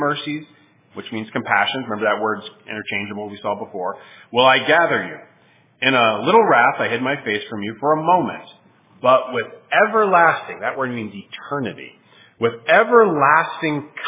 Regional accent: Canada; Funny, growing up in Canada, kindness is a really big thing.

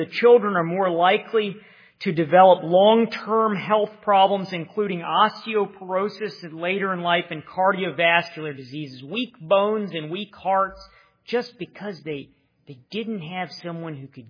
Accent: United States; I haven't been touched by hunger. I grew up in America.

